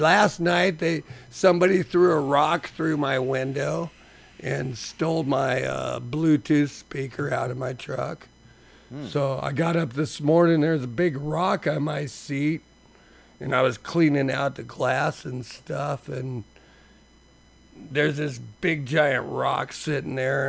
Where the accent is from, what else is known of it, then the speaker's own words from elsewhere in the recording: El Monte, California, United States; Yeah, I come from El Monte, California